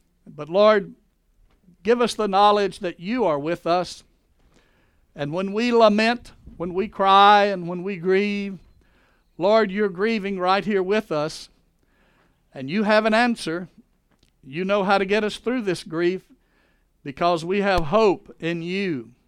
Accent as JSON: {"language": "English", "region": "Louisiana", "country": "United States", "tie": "born or raised there", "said": "devastated cities like New York and Louisiana, my home state"}